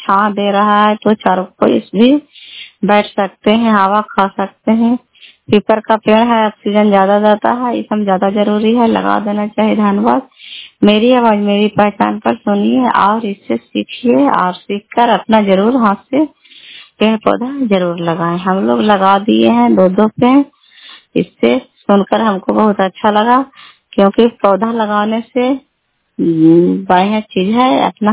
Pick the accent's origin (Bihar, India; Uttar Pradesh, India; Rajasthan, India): Bihar, India; घर कल्याण सुवाले, बेलसी पंचायत, करखान चंडी, जिला नालंदा का निवासी हूँ।